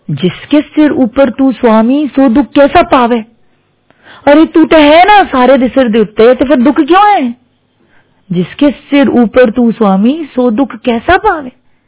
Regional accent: Thailand; 5 year old child being from Thailand, I'm from Thailand

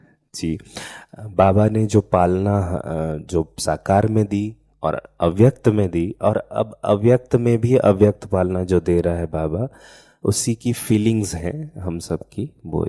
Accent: Chhattisgarh, India; मैं छत्तीसगढ़ से हूँ, तो छत्तीसगढ़ी, हिंदी, इंग्लिश, मराठी, गुजराती, तेलुगु, कन्नड़ा, यस कन्नड़ा भी, यस।

